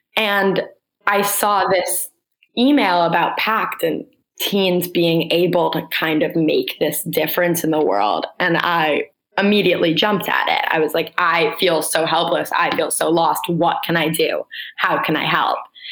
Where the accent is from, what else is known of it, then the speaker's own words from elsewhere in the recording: New York City, New York, United States; I am from New York City, born and raised.